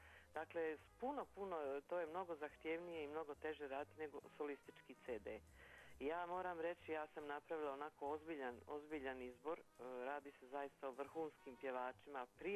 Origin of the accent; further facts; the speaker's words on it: Sarajevo, Federation of Bosnia and Herzegovina, Bosnia & Herzegovina; moj rodni grad Sarajevo